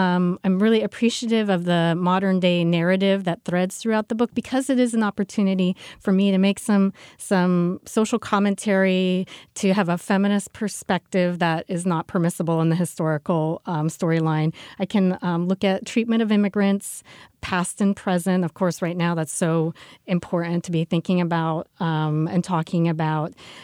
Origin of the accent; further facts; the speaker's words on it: Vermont, United States; I don't remember, but I grew up in Vermont, and I think because the murders took place in Massachusetts